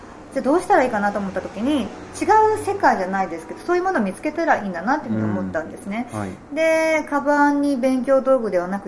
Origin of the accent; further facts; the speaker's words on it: Hokkaido, Japan; 私北海道出身 で、